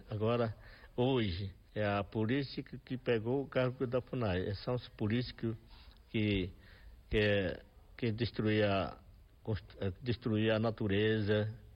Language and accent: Portuguese; Brazil; entrou na minha terra Yanomami